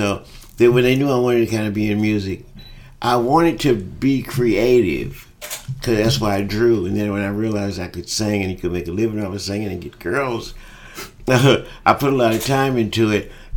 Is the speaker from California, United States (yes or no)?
no; Welch, West Virginia, United States; born there; I was born in Welch, West Virginia, a little coal mining town.